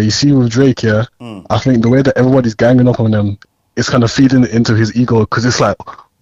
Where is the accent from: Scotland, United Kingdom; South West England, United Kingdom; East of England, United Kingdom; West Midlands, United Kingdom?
West Midlands, United Kingdom; Birmingham; Yo. What are you saying, guys? I'm from Brum, innit?